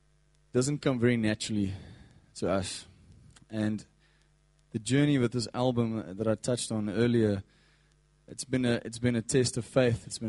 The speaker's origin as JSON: {"language": "English", "country": "South Africa", "said": "I am proudly South African"}